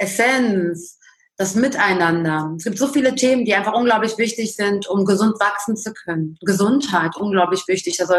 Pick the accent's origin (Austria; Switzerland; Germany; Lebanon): Lebanon; Ich bin aus dem Libanon